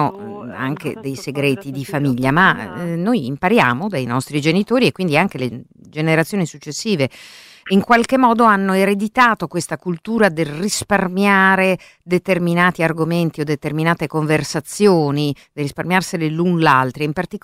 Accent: Germany; Non credo che gli ultimi sviluppi politici anche nel mio paese, la Germania, non siano positivi

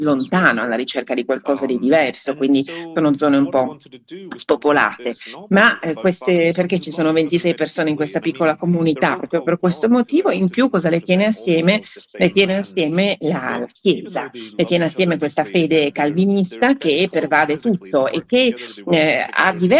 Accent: Scotland, United Kingdom; avrò scoperto una parte del mio paese che non conoscevo

